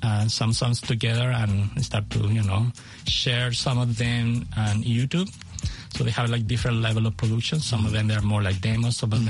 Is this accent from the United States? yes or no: no; Chile; English is a second language